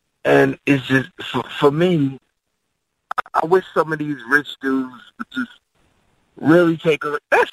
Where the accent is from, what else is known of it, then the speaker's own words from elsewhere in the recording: Philadelphia, Pennsylvania, United States; look, I'm from Mount Airy. I'm from Philly.